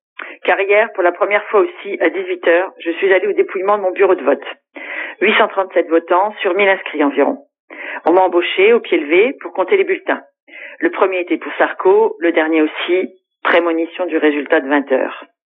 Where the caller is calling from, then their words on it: Reims, Grand Est, France; de Reims, j'ai 53 ans